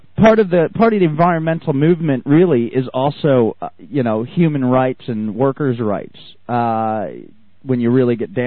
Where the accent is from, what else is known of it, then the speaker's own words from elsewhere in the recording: New York, United States; now in Texas, United States; I came from New York down to Texas, so you know that they really, really didn't like me much.